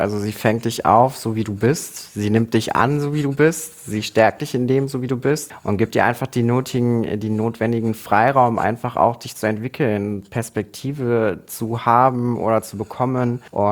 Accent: Rommerskirchen, North Rhine-Westphalia, Germany; Ich komme aus einem direkten Umkreis, aus einer kleinen Gemeinde namens Rommerskirchen. Und Rommerskirchen liegt genau in der Mitte zwischen Köln und Mönchengladbach.

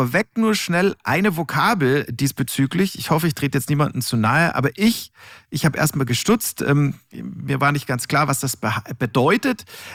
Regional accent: Munich, Bavaria, Germany; als Münchner Kindl bin ich mit diversen Überschlag-Schiff-Schaukeln auf dem Oktoberfest ja sozusagen groß geworden.

